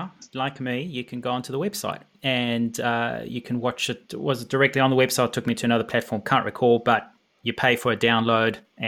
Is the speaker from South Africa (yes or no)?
yes; South Africa; I come from South Africa.